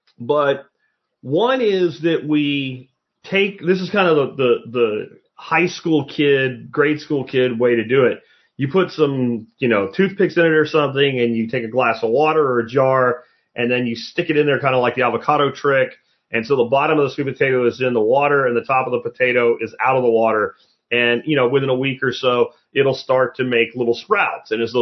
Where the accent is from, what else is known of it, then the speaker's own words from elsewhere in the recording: Pennsylvania, United States; I'm here in Texas. I can grow sweet potato. Where I grew up in Pennsylvania, I could grow regular, you know, Irish potatoes or what have you, Peruvian potatoes.